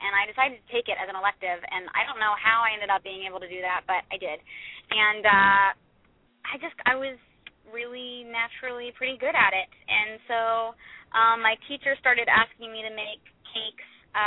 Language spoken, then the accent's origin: English; Roanoke, Virginia, United States; I'm like, I am from Roanoke, Virginia. Like, that is truly how so many people are, and I relate to it, and I love it.